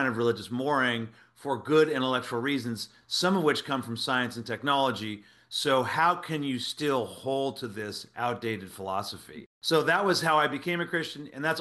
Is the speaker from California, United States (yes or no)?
yes; California, United States; Well, I grew up in the Silicon Valley in a non-religious household.